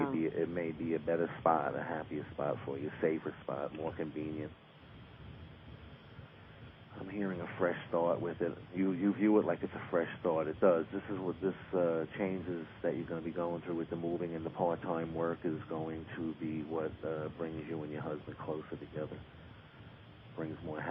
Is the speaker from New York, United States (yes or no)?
yes; Queens, New York, United States; also born or lived in Brooklyn; Yep, Brooklyn, and raised in Queens.